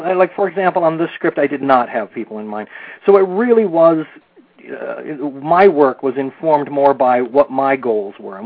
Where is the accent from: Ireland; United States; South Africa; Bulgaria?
Ireland; I'm Irish.